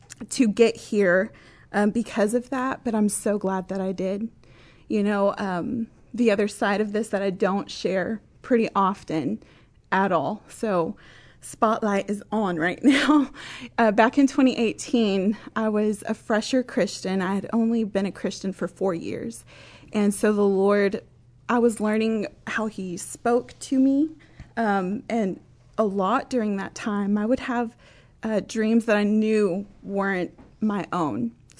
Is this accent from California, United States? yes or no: no; Lubbock, Texas, United States; I'm from Lubbock, Texas.